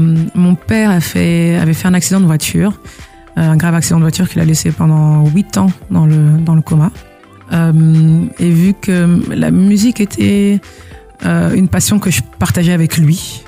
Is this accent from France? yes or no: no; Belgium; je suis de Belgique. J'ai grandi en Belgique et mais j'ai beaucoup voyagé. Je parle anglais parce que je l'ai appris en regardant des films et des séries